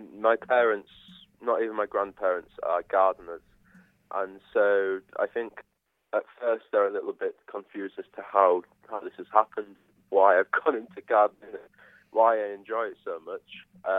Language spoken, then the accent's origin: English; Yorkshire and the Humber, United Kingdom; moved away as an adult; now in Reading, United Kingdom; I'm from Yorkshire originally. I now live in Reading, which I moved down for this job because it's my dream job